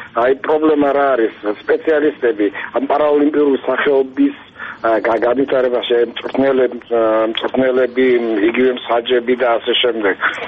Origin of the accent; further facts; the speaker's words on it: Ochamchire, Abkhazia, Georgia; ახლა ჩემს ნამდვილ მშობლიურ ქალაქში ოჩამჩირეში